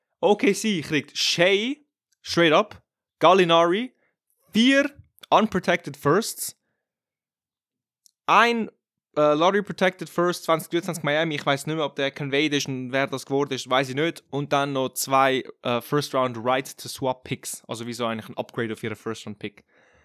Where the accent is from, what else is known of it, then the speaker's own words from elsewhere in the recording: Italy; German is a second language; Als Italiener ist das auch sehr stereotypisch von uns.